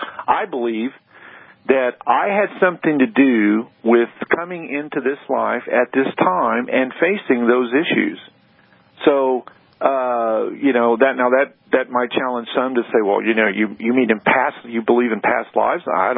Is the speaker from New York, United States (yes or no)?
no; Missouri, United States; now in Philadelphia, United States; Now, mind you, I grew up in southern Missouri. I'm calling from Philly, but I grew up in southern Missouri